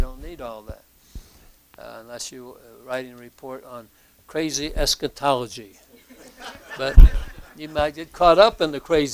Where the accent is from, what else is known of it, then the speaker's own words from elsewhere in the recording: Indiana, United States; I'm from Indiana, so it's going to be Hoosier language.